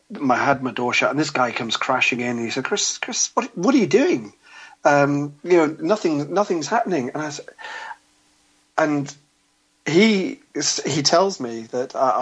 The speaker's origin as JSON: {"language": "English", "region": "England", "country": "United Kingdom", "tie": "born or raised there", "said": "That's the world I grew up. I grew up as in Protestant England, and that's maybe I'm just hardwired to think right."}